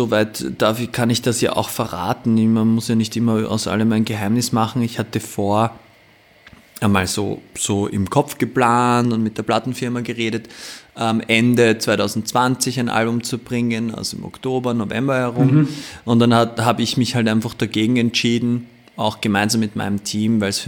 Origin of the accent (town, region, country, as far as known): Vienna, Austria